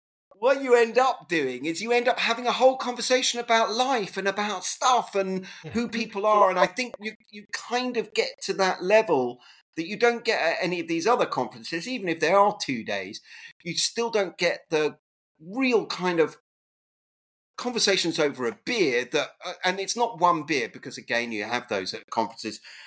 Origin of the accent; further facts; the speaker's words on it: England, United Kingdom; And because we're English, it works out to be 4.5 days, because you do a day either side.